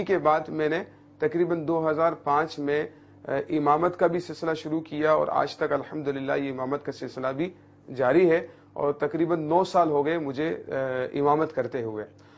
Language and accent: Urdu; Karachi, Sindh, Pakistan; اور میرا تعلق باب المدینہ کراچی سے ہے.